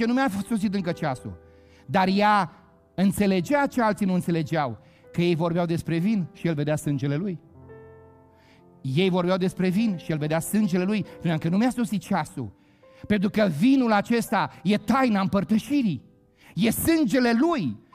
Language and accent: Romanian; Moldavia, Romania; Eu vin din Moldova.